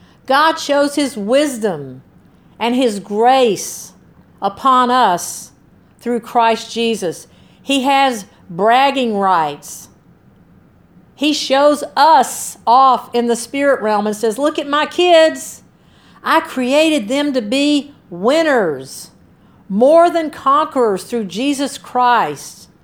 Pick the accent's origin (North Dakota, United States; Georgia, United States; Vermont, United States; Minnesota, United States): Georgia, United States; I remember growing up in Georgia, man, I got so sick of hearing about some coach named Bear Bryant at Alabama.